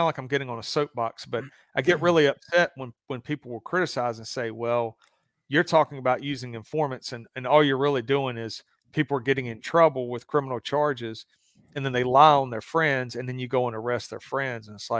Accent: Southern United States, United States; So I grew up in the South, and you had the Klan that dominated the South.

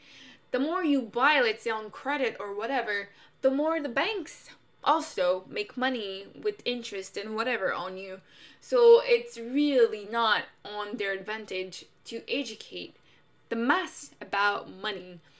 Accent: Canada; I just turned 25, so happy birthday to you. Thank you. And I am Canadian.

